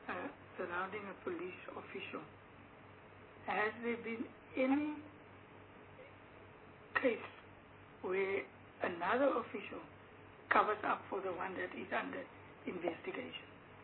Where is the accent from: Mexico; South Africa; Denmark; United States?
South Africa; Western Cape; I am from the Western Cape, and I would like you to consider both of you. Or the Karoo, any town in the central Karoo. That's where I come from.